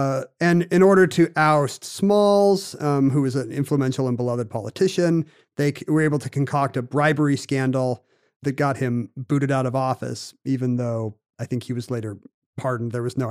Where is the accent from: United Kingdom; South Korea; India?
South Korea; when I grew up in South Korea, all the local TV channel run by the Army was the only English language TV we had.